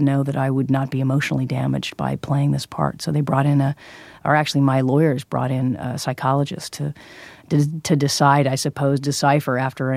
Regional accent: Hollywood, California, United States; And I grew up in Hollywood, so I was exposed to it all over the place.

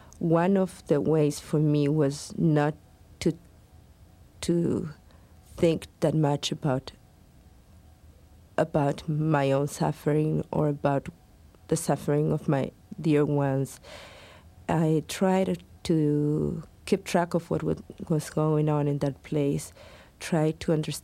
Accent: Bahia Blanca, Buenos Aires Province, Argentina; the headquarters of the army in my hometown of Bahia Blanca, the city in the south of Argentina.

